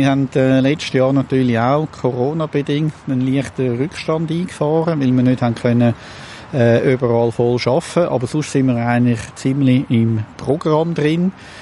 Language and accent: German; Zurich, Switzerland; ich bin selber Zürcher